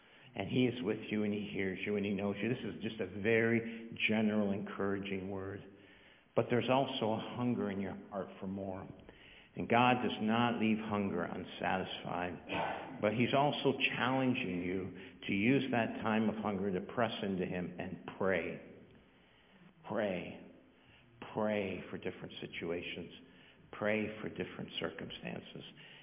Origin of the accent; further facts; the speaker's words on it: Ireland; I'm Irish. We're ridiculous people.